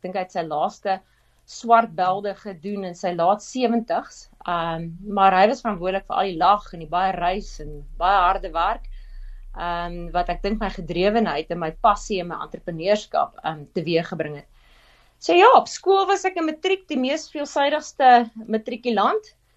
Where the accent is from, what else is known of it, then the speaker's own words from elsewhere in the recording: Randfontein, Gauteng, South Africa; ek kom eintlik van die Wesrand af, beklein hoeve groot geword, buite Randfontein, skool gegaan, in die klein dorpie, laerskool en hoërskool